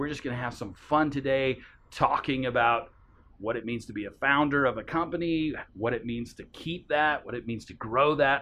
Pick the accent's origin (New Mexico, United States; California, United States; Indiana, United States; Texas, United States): Texas, United States; Oh, which is, and me, I'm from Texas, and I say all the time, I love hot stuff.